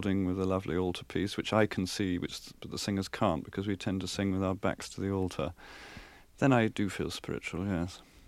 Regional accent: Winchester, South East England, United Kingdom; I was brought up in Winchester

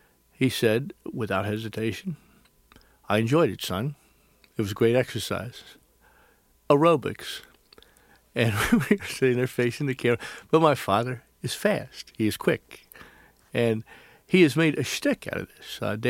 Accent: Southern United States, United States; Because I'm a Southerner, they put me in this white hat, okay?

